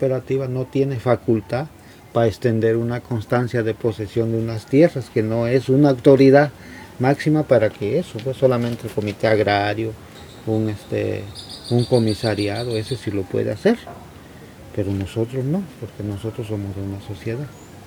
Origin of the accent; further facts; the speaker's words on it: Oaxaca, Mexico; como mexicanos teníamos derecho, pues, a tomar posesión del lugar que fuera, nomás que fuera de nuestro estado